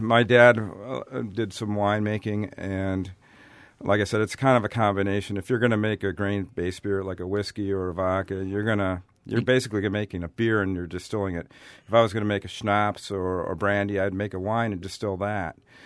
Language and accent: English; Merrill, Wisconsin, United States; moved away as an adult; also born or lived in Minnesota; I grew up in Wisconsin. I grew up in Merrill, Wisconsin, but then I went to school at the University of Minnesota, and I was living there.